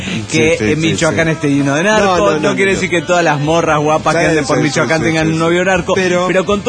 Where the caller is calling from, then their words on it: Desaguadero, La Paz, Bolivia; de Desaguadero, Bolivia.